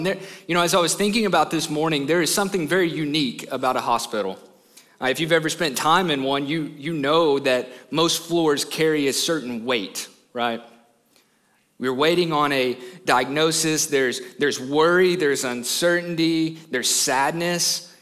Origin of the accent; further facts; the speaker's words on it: Kentucky, United States; I'm from Kentucky.